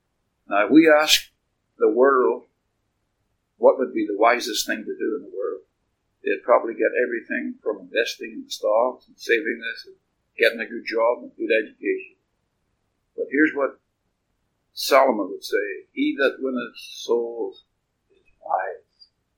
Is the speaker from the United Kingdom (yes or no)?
yes; Belfast, Northern Ireland, United Kingdom; built in my hometown of Belfast